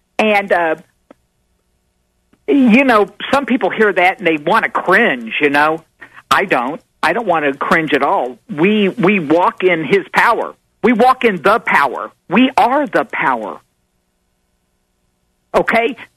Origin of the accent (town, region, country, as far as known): Kentucky, United States; born there